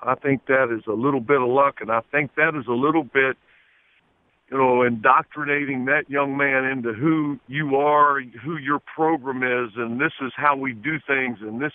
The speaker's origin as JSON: {"language": "English", "region": "Virginia", "country": "United States", "tie": "born or raised there", "said": "I grew up in Southwest Virginia, and we were all humongous North Carolina fans."}